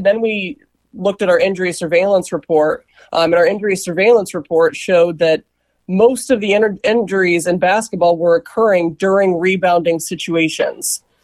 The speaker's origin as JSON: {"language": "English", "town": "Indianapolis", "region": "Indiana", "country": "United States", "said": "because I'm from Indianapolis."}